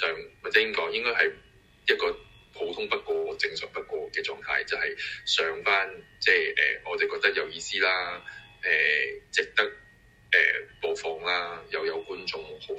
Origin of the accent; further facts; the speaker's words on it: Hong Kong; 香港的情況很惡劣，我們香港人的狀態 很模糊，或者很混沌